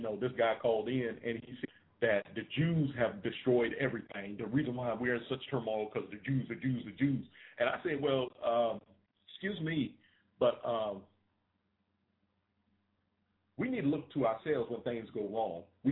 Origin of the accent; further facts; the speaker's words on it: Roanoke, Virginia, United States; born there; I was born on October the 16th, 1968, in a place called Roanoke, Virginia, which is a part of the United States of America.